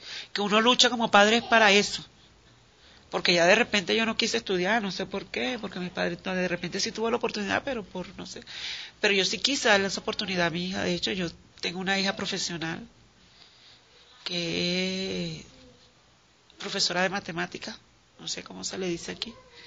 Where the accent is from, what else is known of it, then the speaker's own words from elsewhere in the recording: Valencia, Carabobo, Venezuela; moved away as an adult; now in Colombia; vengo de Venezuela, Valencia, tengo 49 años, voy a cumplir 3 meses aquí en Colombia. Salí el 2 de junio de allá de Venezuela, llegué aquí el 4.